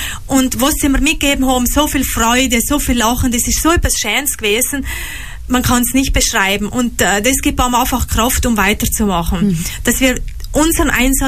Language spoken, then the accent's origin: German; Trentino-Alto Adige, Italy; Auch bei uns in Südtirol gibt es Menschen, die es durch ein Schicksal, durch einen Krankheitsfall und so weiter, die es wirklich schleudert, die ungewollt in eine Not schlittern.